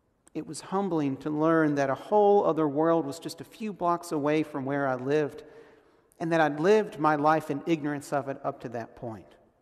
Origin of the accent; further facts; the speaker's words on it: St. Pauls, North Carolina, United States; And it's a wonderful place to call my hometown. It's a small community just south of Fayetteville, right on I-95. It's home to about 2,000 people